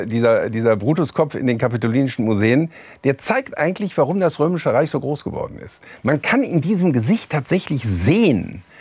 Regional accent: Rhineland, Germany; aber ich als Rheinländer feiere natürlich wahnsinnig gerne

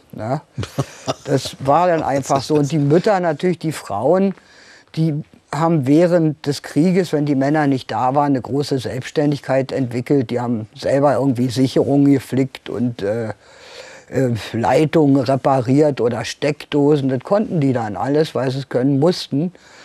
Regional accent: Berlin, Germany; born there; Und natürlich bin ich auch eine gebürtige Berlinerin und irgendwie gehört das dazu.

